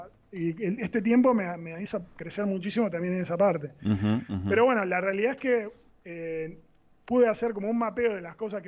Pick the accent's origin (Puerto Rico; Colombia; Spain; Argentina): Argentina; como emprendedores, somos argentinos, vivimos en un contexto